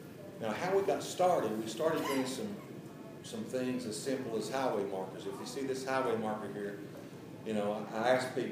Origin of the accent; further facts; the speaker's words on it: Elkhorn City, Kentucky, United States; I'm from Elkhorn City, Kentucky.